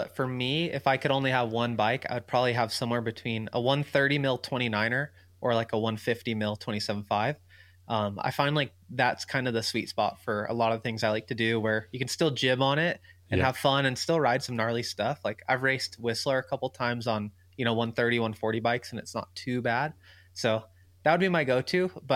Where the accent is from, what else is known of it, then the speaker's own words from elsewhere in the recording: California, United States; It's kind of good because I grew up in California, you know, and so I was used to my whole life up until the last few years, like you just ride all year.